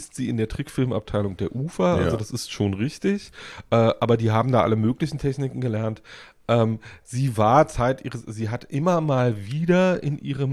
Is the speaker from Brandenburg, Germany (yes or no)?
yes; Woltersdorf, Brandenburg, Germany; Ich bin in Woltersdorf groß geworden.